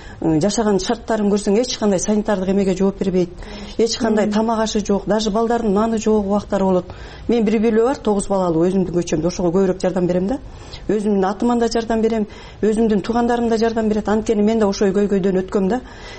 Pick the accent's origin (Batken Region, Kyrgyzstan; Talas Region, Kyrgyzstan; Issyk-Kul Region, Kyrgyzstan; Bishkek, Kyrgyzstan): Talas Region, Kyrgyzstan; moved away as an adult; Ооба, мен да 2004 жылы Талас областынан Бакайата районунан көчүп келгем жумушсуздуктун айынан.